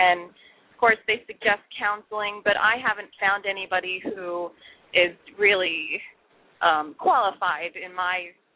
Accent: New York, United States; I'm from New York.

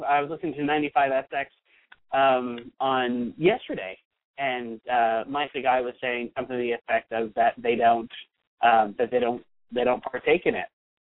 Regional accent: Ireland; I got the fish and chips because I'm Irish

